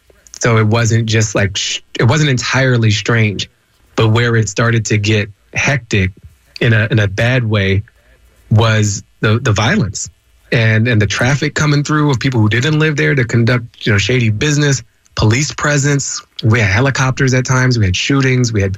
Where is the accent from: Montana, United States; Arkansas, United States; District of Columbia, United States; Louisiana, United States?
District of Columbia, United States; Washington; also born or lived in Maryland / Boston; So I grew up in Washington, D.C., 77 till 89. And then we moved to Maryland and then up to Boston for college. But Newton Street is my home. Mount Pleasant, Columbia Heights, that's my